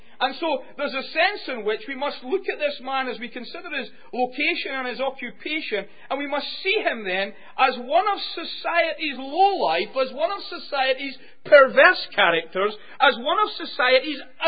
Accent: Scotland, United Kingdom; now in Northern Ireland; Now, I come from Scotland originally, but coming to you from Northern Ireland

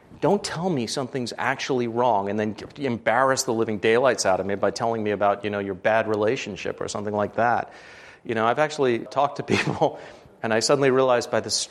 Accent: United States; So we, as Americans, are very happy, unfortunately, especially as American Christians, to put up the facade town and then live that way.

